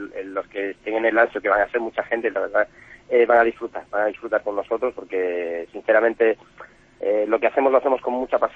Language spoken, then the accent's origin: Spanish; Spain; Somos españoles